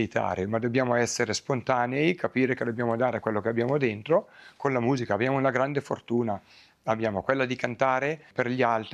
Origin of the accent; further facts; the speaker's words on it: Piedmont, Italy; moved away as an adult; Io arrivo dall'Italia … suonavo l'organo nella corale che ha fondato mio papà nel mio paese, in provincia di Novara.